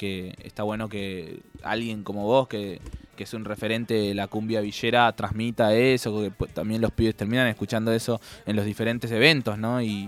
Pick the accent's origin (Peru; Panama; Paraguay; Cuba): Paraguay; Yo soy paraguayo, y ahí está la cuestión.